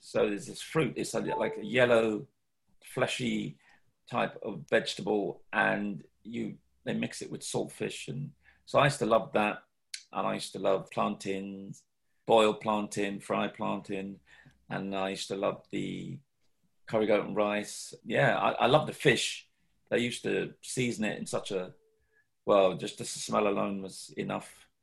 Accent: London, United Kingdom; accent: London; I used to take advantage of my London accent. So the children used to pay me money to speak with my best London accent.

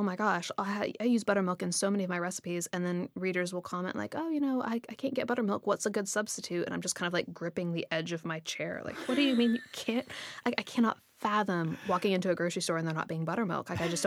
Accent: Kentucky, United States; accent: Kentucky; all of my knives from culinary school are engraved Kentucky, because my accent was that thick and I was that, you know, Southern in how I presented myself because there was no other me to present.

